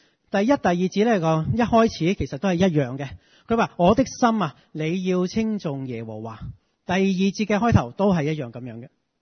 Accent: China; 即系我哋中国人所讲嘅系五脏六腑

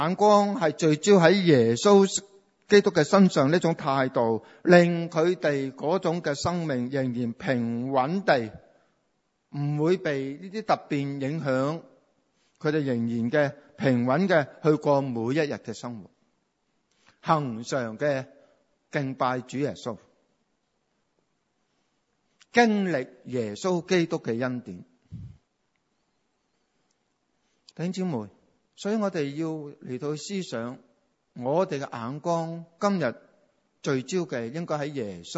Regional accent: Hong Kong; 正如我哋香港人、中国人有句说话，住洋楼啊

